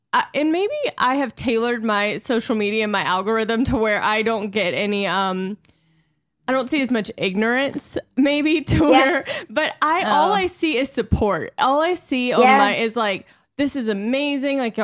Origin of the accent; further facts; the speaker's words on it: Louisiana, United States; but I'm from Louisiana. This is not going to go over well.